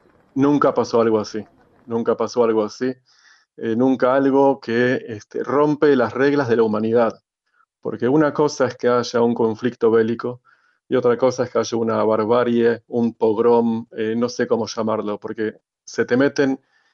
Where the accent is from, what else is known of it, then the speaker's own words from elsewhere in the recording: Israel; no somos nosotros los israelíes que somos terroristas